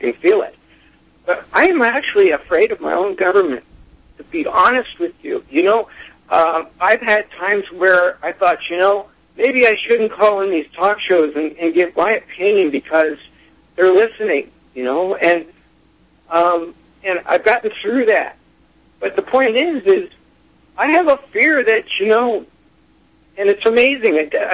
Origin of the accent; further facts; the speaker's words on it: California, United States; I'm from California, and I graduated in 65 and got drafted in 68